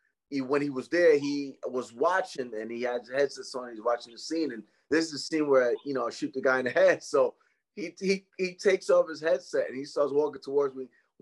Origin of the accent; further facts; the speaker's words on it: Brooklyn, New York, United States; I was letting him know I'm from Brooklyn, New York, and stuff like that.